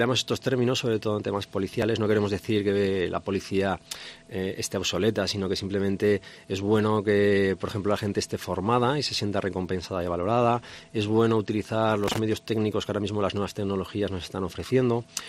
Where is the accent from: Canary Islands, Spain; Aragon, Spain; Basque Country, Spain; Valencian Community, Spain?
Aragon, Spain; Huesca; Vengo de aquí al lado, vengo de Huesca, sí.